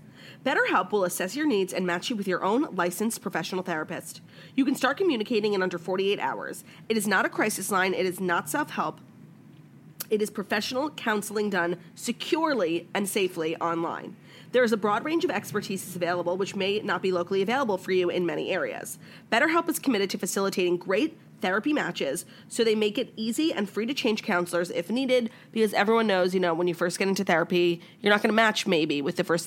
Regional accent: New York, United States; I think that like I'm from New York and pizza here is just perfect.

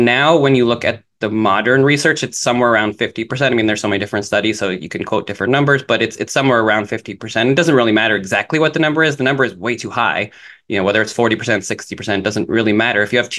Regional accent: Toronto, Ontario, Canada; I grew up in Toronto

